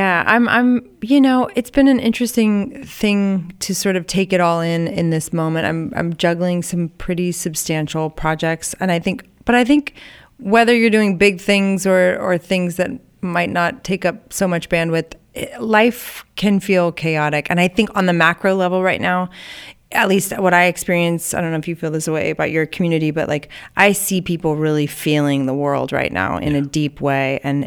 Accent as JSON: {"language": "English", "town": "Eureka", "region": "California", "country": "United States", "tie": "born or raised there", "said": "I grew up in Eureka, California, a really small town up in in the Redwoods."}